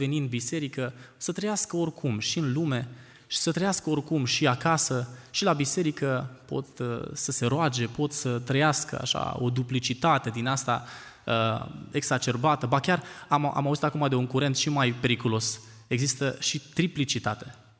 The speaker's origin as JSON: {"language": "Romanian", "region": "Bucharest", "country": "Romania", "said": "vin din București, sunt student în cadrul Institutului Teologic Pentecostal"}